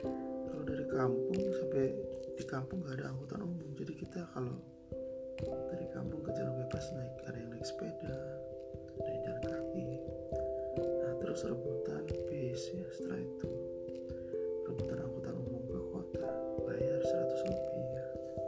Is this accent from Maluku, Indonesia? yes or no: no; Cirebon, West Java, Indonesia; Akhirnya saya lamar di Cirebon kota, pengen sekolah di kota saya.